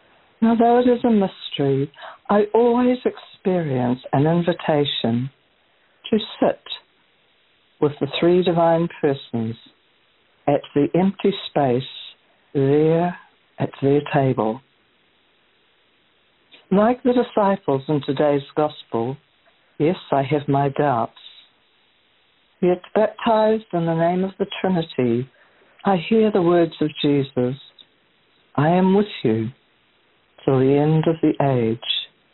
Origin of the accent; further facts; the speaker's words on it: Dunedin, Otago, New Zealand; Recently, here in New Zealand, in my hometown Dunedin, we experienced a rather shocking event